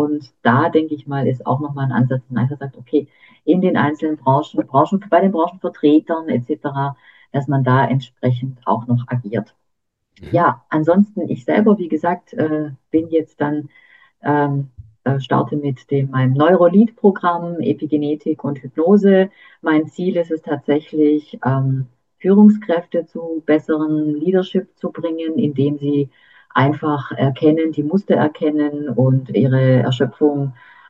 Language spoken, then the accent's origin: German; Germany; also born or lived in Slovenia; ich bin ja eigentlich in Deutschland aufgewachsen